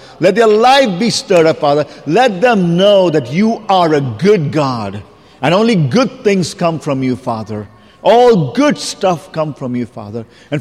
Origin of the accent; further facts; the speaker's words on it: India; English is a second language; if you're wondering why my V and my W, I keep struggling with it. That's because I come from India. We say our V and our W very much the same.